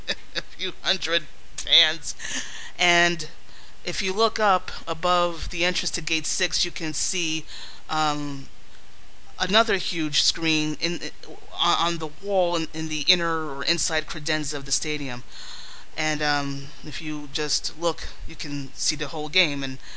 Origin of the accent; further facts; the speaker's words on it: New York, United States; Being that I am from New York and raised in the Bronx and became a Yankee fan over 30 years ago